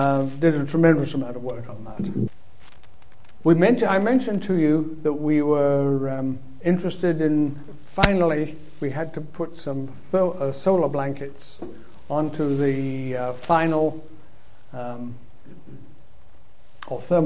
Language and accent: English; Canada; As a Canadian, I've got to admit, my French isn't that good.